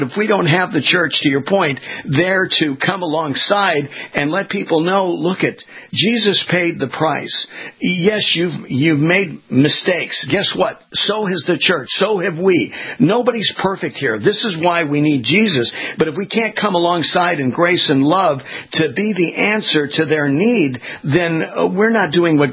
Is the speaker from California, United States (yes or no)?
yes; California, United States; I was born and raised in California.